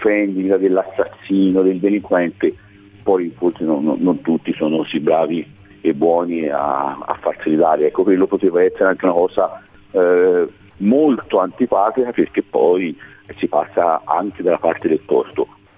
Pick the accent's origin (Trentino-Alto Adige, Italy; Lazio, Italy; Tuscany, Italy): Tuscany, Italy; Siena; Ma poi secondo me da Senese, da Contrariolo, da Comitato Amici del Palio, io continuo a fare